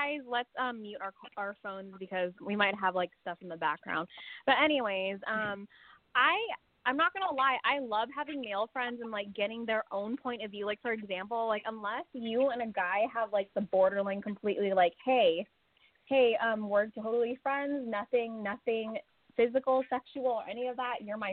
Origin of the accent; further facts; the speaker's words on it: California, United States; from the Bay Area in California.